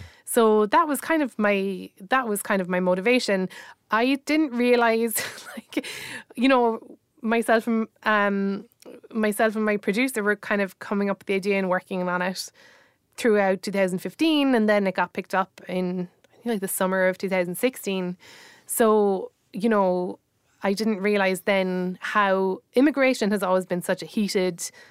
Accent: Ireland; I'm sure it's probably from being Irish

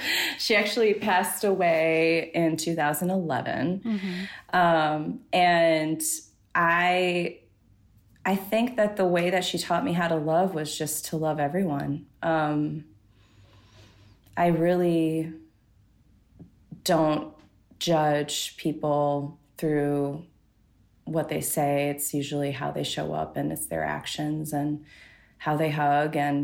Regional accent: Appleton, Wisconsin, United States; I definitely think it's there, for better or for worse. But I think with growing up here

